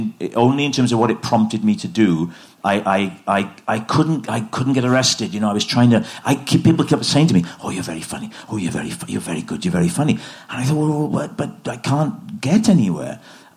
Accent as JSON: {"language": "English", "town": "Port Talbot", "region": "Wales", "country": "United Kingdom", "tie": "born or raised there", "said": "I grew up in Port Talbot, and I was very naive."}